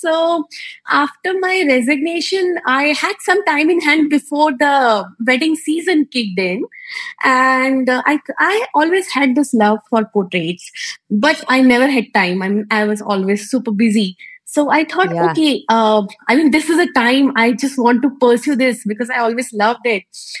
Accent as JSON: {"language": "English", "country": "India", "said": "So I am from India, and right now I am in southern part of India, which is called Bangalore."}